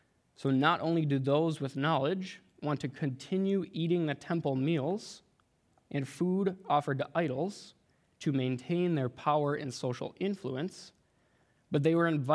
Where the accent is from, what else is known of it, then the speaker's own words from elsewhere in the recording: Wisconsin, United States; But for me, like I said, I grew up in Wisconsin